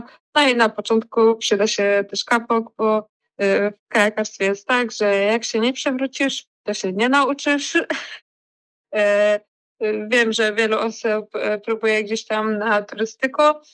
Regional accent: Czechowice-Dziedzice, Silesian Voivodeship, Poland; Ja pochodzę z Czechowic-Dziedzic. No i to jest miasto właśnie z tradycjami kajakowymi.

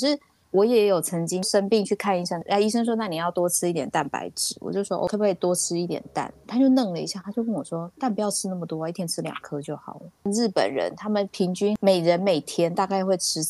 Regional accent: Taiwan; 其实吃蛋没有什么不好啊。我台湾人啊

